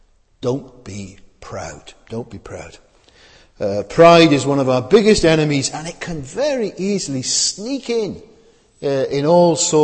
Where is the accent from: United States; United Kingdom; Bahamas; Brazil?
United Kingdom; Cwmbran, Wales; When I was growing up in Cwmbran, we lived next door to an older man and his wife.